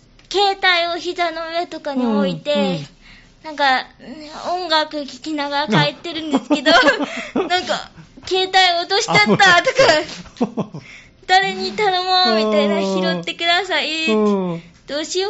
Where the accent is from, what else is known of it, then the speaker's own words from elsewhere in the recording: Nishiwaki, Hyogo, Japan; now in Osaka, Japan; もともと生まれは兵庫県の西脇市というところです